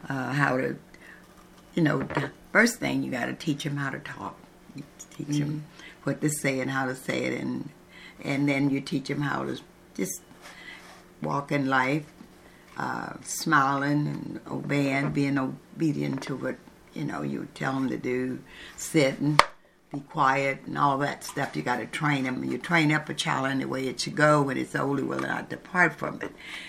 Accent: Jonestown, Mississippi, United States; also born or lived in Minnesota, Mississippi; I was born in Jonestown, Mississippi, but I was kind of raised in Minnesota, Mississippi by my dad and my Aunt Susie. I was like 6 or 7 years old when I was there. But I remember Jonestown more because that's most where I was raised up at, in Jonestown, Mississippi.

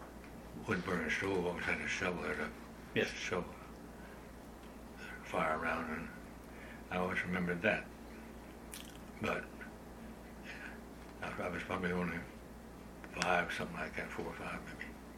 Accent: Missouri, United States; also born or lived in Howell County, Missouri; in southern Missouri, down a little town in Howell County, near Willow Springs, out on a farm.

